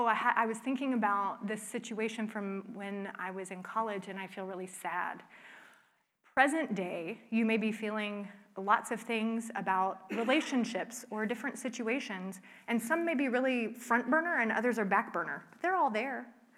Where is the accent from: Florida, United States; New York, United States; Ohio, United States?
Florida, United States; so I grew up in Florida, but I was not a swimmer because before I moved there, I had a couple of really unpleasant swimming experiences in pools.